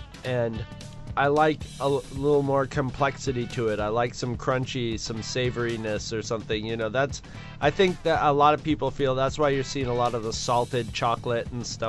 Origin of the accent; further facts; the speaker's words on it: Hayward, California, United States; the Rocky Road candy bar that is made in my hometown of Hayward, California.